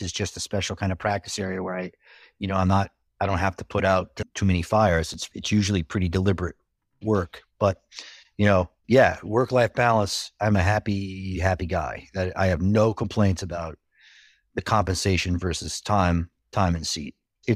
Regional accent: New York, United States; Because I'm from Long Island, and that's how we Long Island doesn't do much right, but they know how to make a sub.

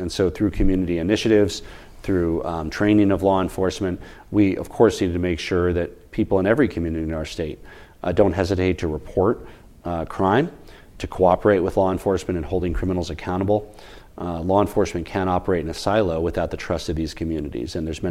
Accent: United States; But as an American, I'd like to see a healthier body politic

